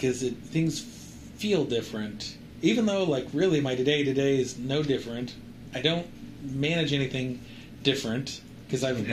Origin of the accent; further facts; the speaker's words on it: Texas, United States; I mean, I'm from Texas, but we met in Oklahoma